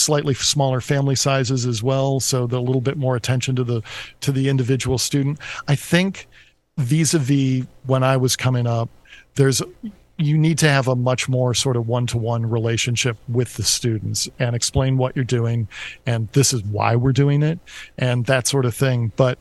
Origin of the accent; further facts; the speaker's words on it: Syracuse, New York, United States; my hometown, which is Syracuse